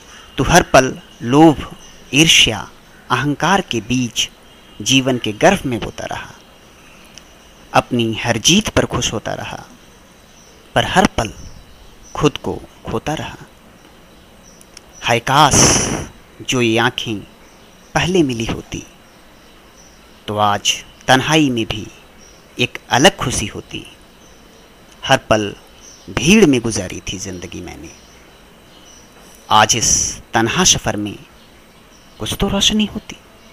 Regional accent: Nalanda, Bihar, India; now in Kolkata, India; मूल रूप से नालंदा बिहार का निवासी हूँ। कोलकाता में एक निजी कंपनी में अकाउंटेंट के तौर पर कार्यरत हूँ।

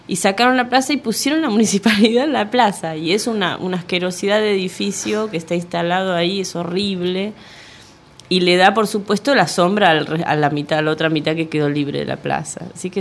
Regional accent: San Martín, Buenos Aires Province, Argentina; born there; Nací en San Martín.

